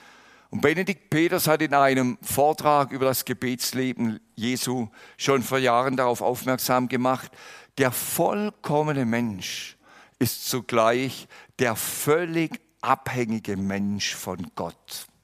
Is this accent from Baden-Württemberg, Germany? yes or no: yes; Baden-Württemberg, Germany; ich komme ja aus dem Schwarzwald ursprünglich